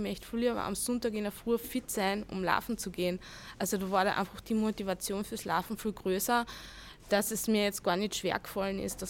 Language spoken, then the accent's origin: German; Carinthia, Austria; now in Vienna, Austria; Ich sehe mich mittlerweile nicht mehr so als Kärntnerin.